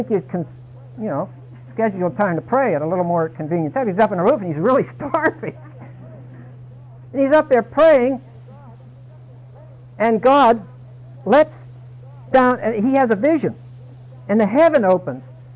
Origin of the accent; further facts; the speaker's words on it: Pittsburgh, Pennsylvania, United States; I was raised in Pittsburgh, and when it got warm enough in the inner city